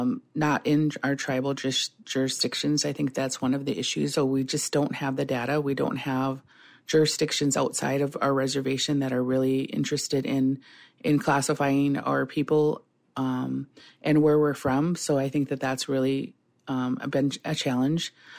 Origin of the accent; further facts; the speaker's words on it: Bad River, Wisconsin, United States; And so I know in my lifetime in Bad River, I'm from the Bad River Band of Lake Superior Chippewa.